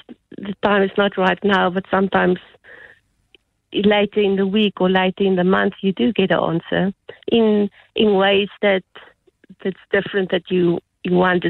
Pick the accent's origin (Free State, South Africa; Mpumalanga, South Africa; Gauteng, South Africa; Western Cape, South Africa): Western Cape, South Africa; Durbanville; So I grew up in Durbanville. I was in Stellenberg High, quite a big high school.